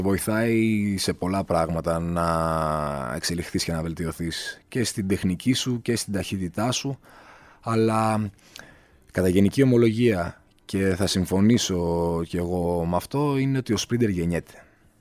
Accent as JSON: {"language": "Greek", "town": "Louros", "region": "Epirus", "country": "Greece", "said": "εγώ προσωπικά προπονούμουν στο χωριό μου, στο Λούρο, έξω από το σπίτι μου σε μια ανηφόρα."}